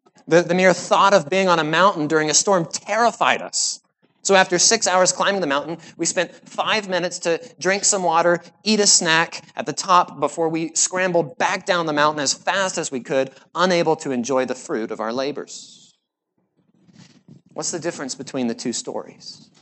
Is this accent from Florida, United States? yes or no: yes; Florida, United States; my wife and I, we grew up in Florida, but we've been incredibly eager to get up to Maine